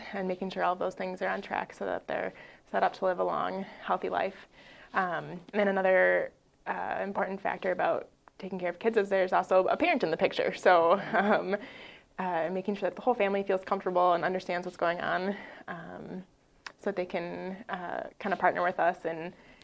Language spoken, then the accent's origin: English; Green Bay, Wisconsin, United States; also born or lived in Minneapolis, United States; I grew up in Green Bay and then was away doing all my training. So I went to undergrad at UW-Madison and then med school in Milwaukee